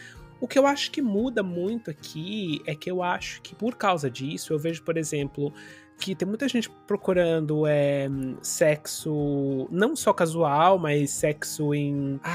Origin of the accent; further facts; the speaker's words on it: Brazil; Aí eu falo assim, ah, eu sou brasileiro. Eu já ouvi tanto. Nossa, você não parece brasileiro. Eu falo assim, eu não pareço brasileiro porque eu não tenho um corpo de carioca do Rio de Janeiro, obviamente.